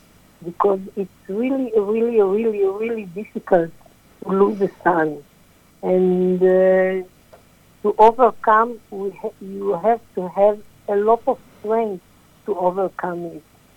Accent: Israel; English is a second language; moved away as an adult; also born or lived in Egypt; now in Australia; I was born in Egypt in 1947. After the Sinai War, I moved to Israel with my family. And all my life I lived there until 10 years ago that I came here to Australia.

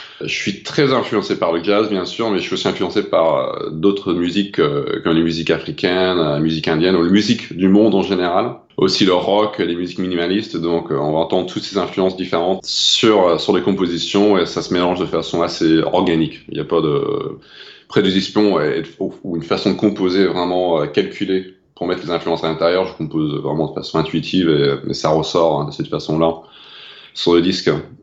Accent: Canberra, Australian Capital Territory, Australia; French is a second language; moved away as an adult; also born or lived in France; now in Paris, France; Donc, je suis un musicien australien qui est basé à Paris depuis 2005. Voilà, où j'ai grandi à Canberra en Australie. Et jusqu'à mes 2005, mais j'avais aussi vécu en France quand j'étais enfant, pendant 4 ans. Donc je suis un peu francophone aussi

